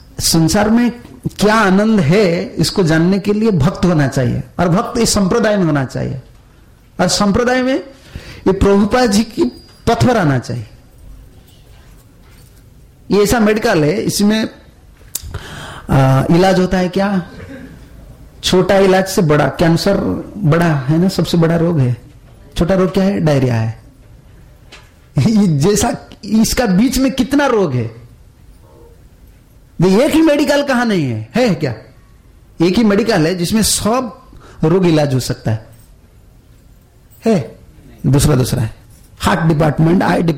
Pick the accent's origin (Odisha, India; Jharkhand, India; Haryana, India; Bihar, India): Odisha, India; मैं उड़िया आदमी हूं